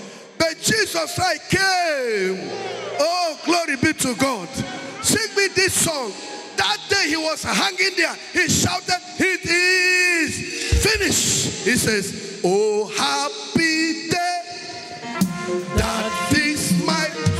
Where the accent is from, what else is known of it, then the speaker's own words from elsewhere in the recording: Nigeria; I am a Nigerian. It is not because of the passport I carry. It is because I know my foundation. I know I'm a Nigerian.